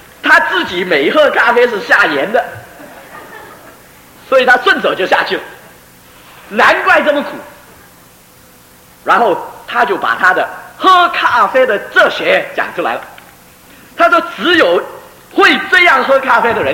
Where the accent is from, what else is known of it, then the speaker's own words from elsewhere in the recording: Taiwan; 我说不是不是，我们是本省人，本省人有一种光荣